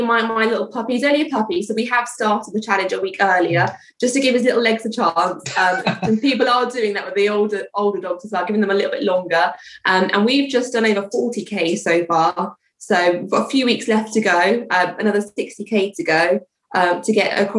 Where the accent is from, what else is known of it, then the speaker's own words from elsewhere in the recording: Woking, South East England, United Kingdom; I'm from Woking, and I'm here today to talk about the charity work that I'm doing for Dementia UK and my local small business, Barking Cakes.